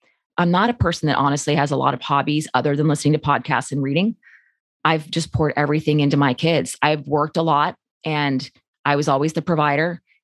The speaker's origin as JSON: {"language": "English", "town": "San Diego", "region": "California", "country": "United States", "tie": "born or raised there", "said": "I grew up in San Diego. I had the best possible upbringing."}